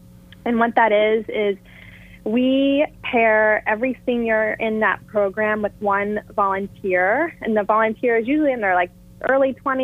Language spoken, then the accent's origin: English; Cincinnati, Ohio, United States; I'm originally from Cincinnati, Ohio.